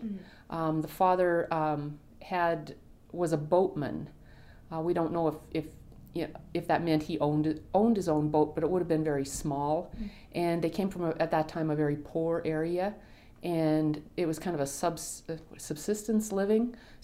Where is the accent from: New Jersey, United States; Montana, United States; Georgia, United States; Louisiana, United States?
Montana, United States; Anaconda; born there; I was born in Anaconda, 1953.